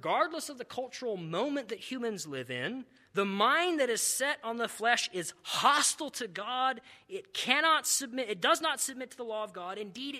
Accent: New Mexico, United States; they're very similar actually to the climate that I grew up in New Mexico.

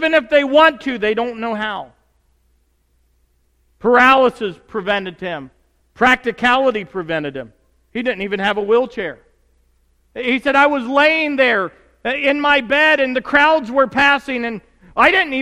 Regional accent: Tennessee, United States; I grew up in Tennessee, and at 8, 9 years old, I started going to church.

